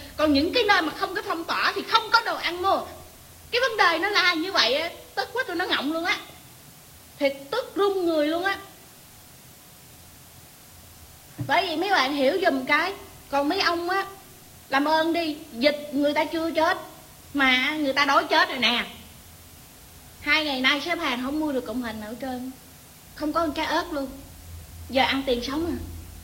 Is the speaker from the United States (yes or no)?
no; Ho Chi Minh City, Vietnam; Mình là dân Sài Gòn, mình ở khu vực Thủ Đức. Thủ Đức bây giờ là thành phố Thủ Đức.